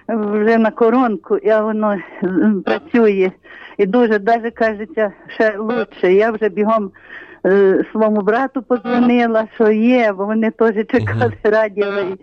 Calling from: Vinnytsia Oblast, Ukraine; Я з Вінницької області, так, з Тульчинської парафії.

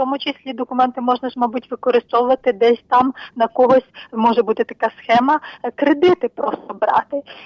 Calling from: Rivne, Rivne Oblast, Ukraine; Слава Богу … з Рівного.

